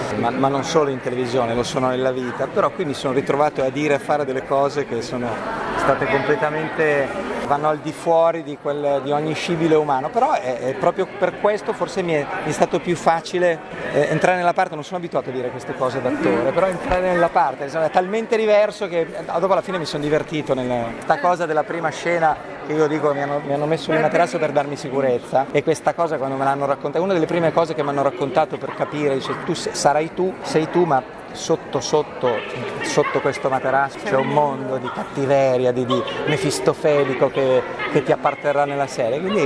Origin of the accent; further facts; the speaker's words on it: Milan, Lombardy, Italy; perché sono milanese, Milano